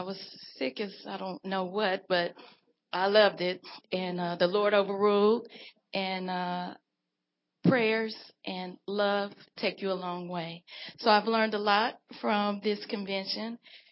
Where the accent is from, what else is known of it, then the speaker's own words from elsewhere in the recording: Huntsville, Alabama, United States; I'm from the Tennessee Valley, where previously known as Huntsville, but we changed our name to Tennessee Valley to include the Boaz, the Huntsville, Fayetteville, and Athens.